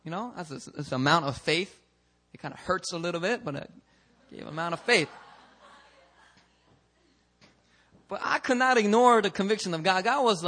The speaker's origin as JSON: {"language": "English", "country": "United States", "said": "I'm Korean American and it still offended me"}